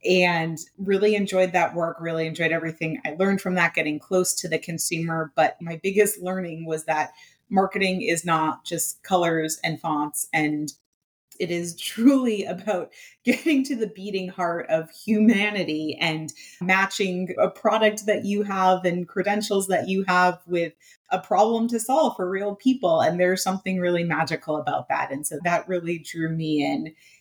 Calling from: Brooklyn, New York, United States; I am joining you from Brooklyn, New York.

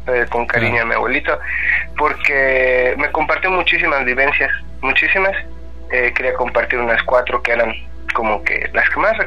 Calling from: Mérida, Yucatán, Mexico; de Mérida, Yucatán.

